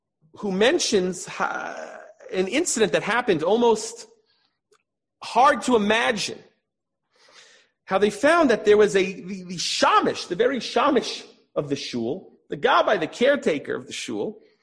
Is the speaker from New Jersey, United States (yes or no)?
yes; Passaic, New Jersey, United States; Now, growing up in New Jersey, one of my first memories of the Israeli flag was in the shul where I grew up. That is in Passaic, New Jersey, by the way.